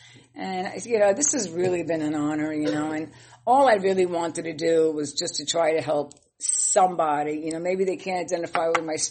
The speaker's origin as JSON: {"language": "English", "town": "Brooklyn", "region": "New York", "country": "United States", "said": "So am I. I'm from Brooklyn, you know."}